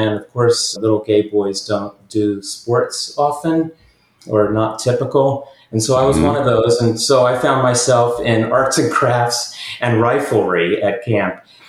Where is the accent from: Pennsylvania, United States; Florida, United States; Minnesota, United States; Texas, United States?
Florida, United States; moved away as an adult; now in Santa Fe, United States; And so I grew up in Florida, went to college in Florida, graduate school in Florida.